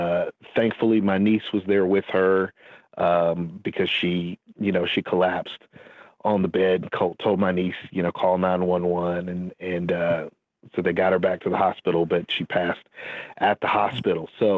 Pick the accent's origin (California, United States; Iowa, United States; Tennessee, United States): Tennessee, United States; Elizabethton; She was on the board at the public library in my hometown, Elizabethton, Tennessee.